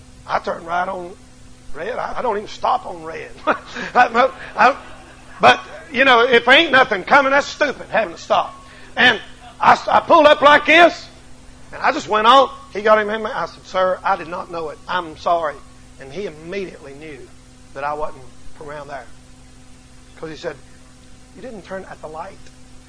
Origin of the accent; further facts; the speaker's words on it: North Carolina, United States; I said, I'm a preacher. I'm here preaching from North Carolina.